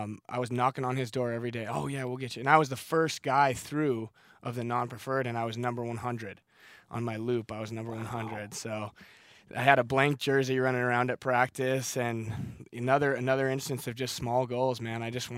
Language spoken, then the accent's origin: English; Montana, United States; so when you're growing up in Montana, mm-hmm. you know, my dad went to University of Montana, and the Grizz, University of Montana Grizzlies, is like, you know, the big show. We don't have any NFL teams.